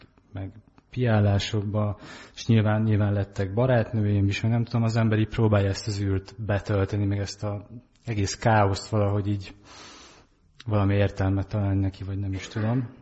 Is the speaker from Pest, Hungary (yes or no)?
yes; Páty, Pest, Hungary; Hát én itt nőttem föl Pátyon, itt is konfirmáltam